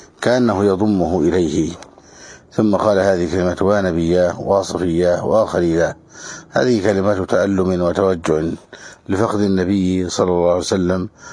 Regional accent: Egypt; وسمى عندنا في مصر الفأس

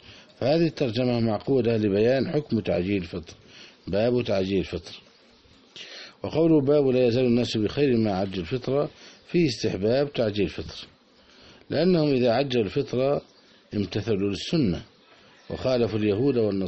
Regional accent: Bureij, Palestine; وهذا كان من قريتنا البريجات

